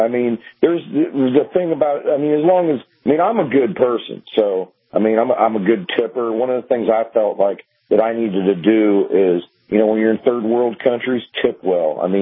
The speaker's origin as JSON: {"language": "English", "country": "United States", "said": "I'm an American. I'm from the United States. I'm a U.S. American."}